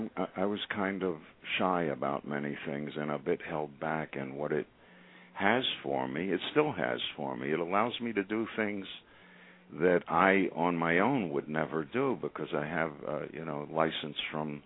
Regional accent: Philadelphia, Pennsylvania, United States; When I was a kid in Philly, well, I grew up in Philly.

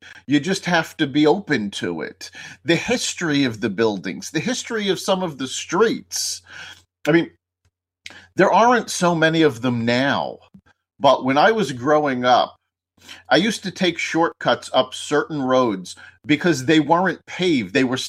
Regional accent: New York City, New York, United States; I grew up in New York City, and I have always found the majesty of the city inspiring.

